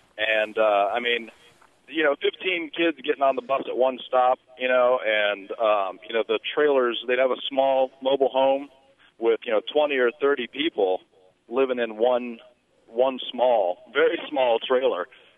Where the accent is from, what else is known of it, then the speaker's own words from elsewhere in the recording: Florida, United States; I grew up in Florida, and even back in the 80s, I mean, when I was in school